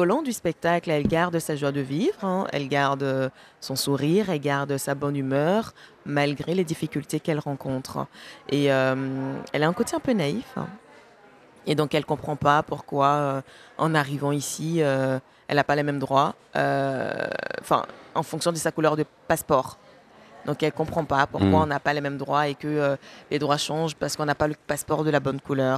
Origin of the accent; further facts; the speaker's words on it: Côte d’Ivoire; je viens également de Côte d'Ivoire